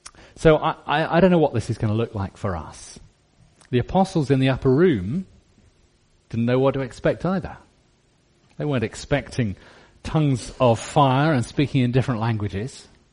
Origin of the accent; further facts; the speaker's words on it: Scotland, United Kingdom; because we're Scottish Baptists, and some of us get a little bit nervous